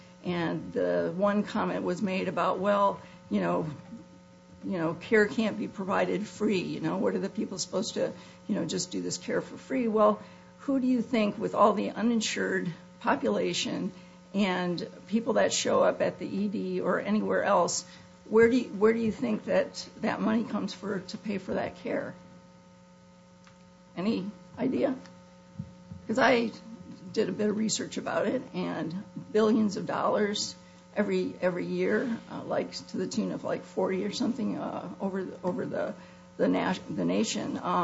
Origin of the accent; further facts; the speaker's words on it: United States; and I'm from Emmett County